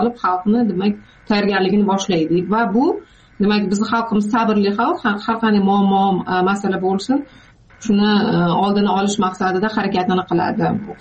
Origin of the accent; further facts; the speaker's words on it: Zarbdor, Jizzakh Region, Uzbekistan; born or raised there